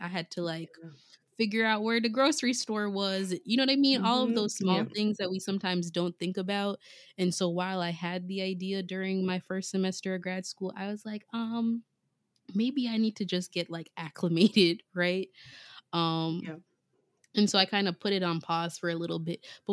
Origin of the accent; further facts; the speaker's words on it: Jamaica; especially as a Jamaican, we don't do things small fries